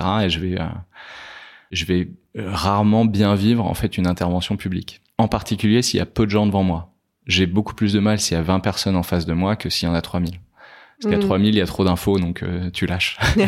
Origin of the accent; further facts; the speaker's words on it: Rennes, Brittany, France; j'ai grandi à Rennes